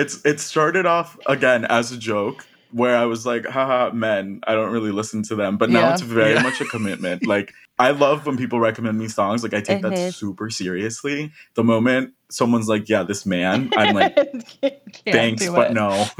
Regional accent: North Carolina, United States; also born or lived in Florida; I grew up in North Carolina, and then I moved to Florida.

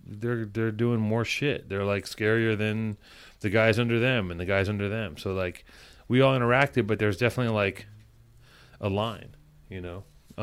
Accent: Venice, California, United States; I was writing when I was a little kid, and I grew up in Venice.

